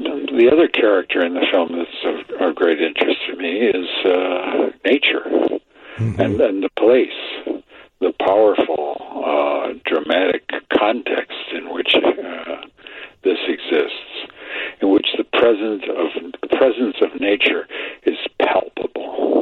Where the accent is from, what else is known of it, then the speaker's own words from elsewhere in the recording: Chicago, Illinois, United States; especially as a city boy growing up in Chicago.